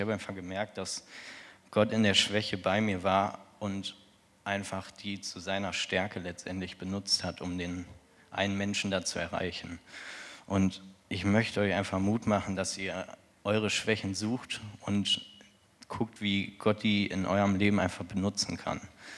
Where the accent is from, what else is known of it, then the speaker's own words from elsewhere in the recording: Kamp-Lintfort, North Rhine-Westphalia, Germany; Ich bin 16 Jahre alt und ich komme aus Kamm-Lindfort, nur um mich mal kurz vorzustellen.